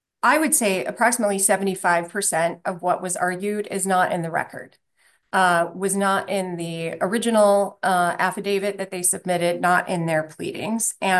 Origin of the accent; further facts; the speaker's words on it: Edina, Minnesota, United States; I can tell you, I'm from Edina. There was a lice outbreak in Edina with a bunch of parents last month.